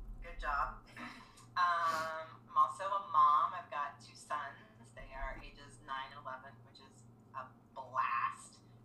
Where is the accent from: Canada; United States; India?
United States; Arkansas; now in Texas, United States; Oh, and I'm a Southerner. I'm from Arkansas and live in Texas.